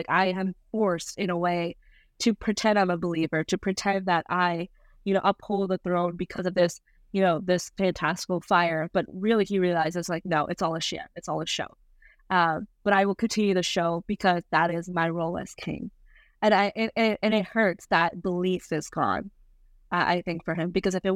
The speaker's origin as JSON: {"language": "English", "region": "Rajasthan", "country": "India", "tie": "born there", "said": "Yeah, so I was born in Rajasthan, India. And Rajasthan is the desert state in India."}